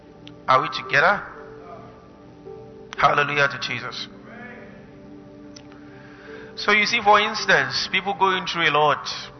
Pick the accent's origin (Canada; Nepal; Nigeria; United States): Nigeria; Kaduna, Kaduna State; It's someone I grew up with in Kaduna, is a pastor.